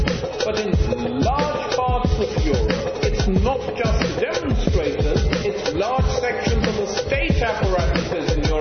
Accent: United Kingdom; when people find out I'm from Britain

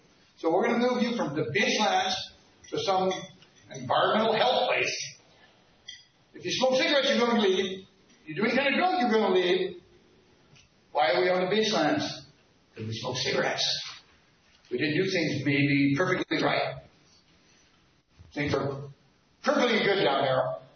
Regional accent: Lodi, California, United States; now in Santa Cruz, United States; I'm from Lodi. I ended up here two or three years ago in Santa Cruz because of a bad divorce thing

